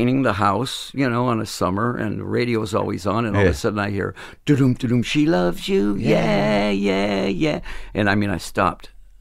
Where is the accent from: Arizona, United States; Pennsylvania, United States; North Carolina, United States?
Arizona, United States; Phoenix; now in Los Angeles, United States; when I came to LA from Phoenix.